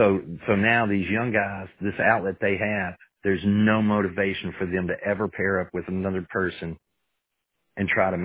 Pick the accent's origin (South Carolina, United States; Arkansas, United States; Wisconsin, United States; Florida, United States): Arkansas, United States; moved away; I'm originally from Arkansas, and I grew up in a small town in Arkansas. And I mean, I'm talking rural. There was a slaughterhouse on one side of me, and there was a dairy on the other side.